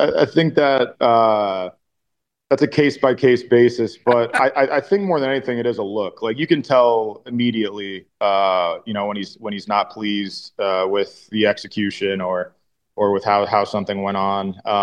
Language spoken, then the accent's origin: English; Belton, Texas, United States; my two favorites, in my hometown, right on I-35, Belton, Texas, is Miller's Barbecue.